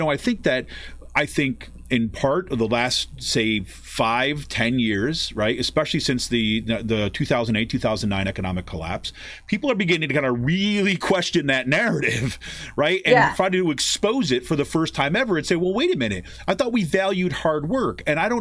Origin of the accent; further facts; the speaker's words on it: Utica, New York, United States; I remember growing up, and I grew up in Utica, New York, right, upstate New York.